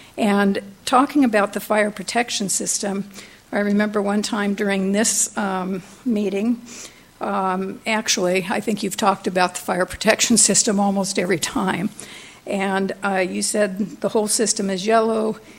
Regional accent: Shell Beach, California, United States; I'm from Shell Beach.

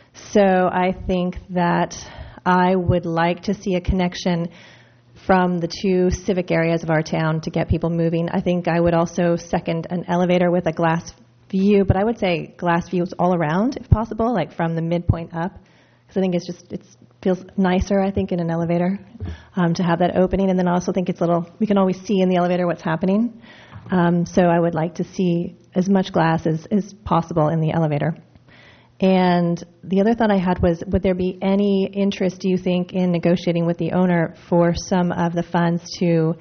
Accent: Pennsylvania, United States; born there; You know, I was born in Pennsylvania, and the city of Pittsburgh has inclines

